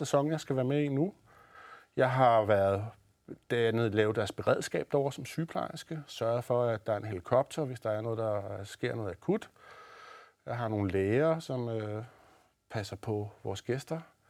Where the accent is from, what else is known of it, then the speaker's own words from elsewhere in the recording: Copenhagen, Capital Region of Denmark, Denmark; jeg kom fra Stenbroen af. Jeg er opvokset tæt på Christianshavn. Fantastisk. Fantastisk. Jeg er opvokset der i 70'erne og 80'erne